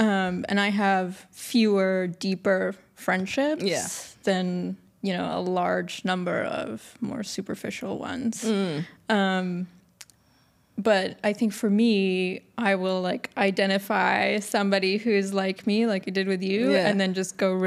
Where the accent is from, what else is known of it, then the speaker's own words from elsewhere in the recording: Dubai, United Arab Emirates; moved away as an adult; I grew up in Dubai and I went to DA and went to Yale after that.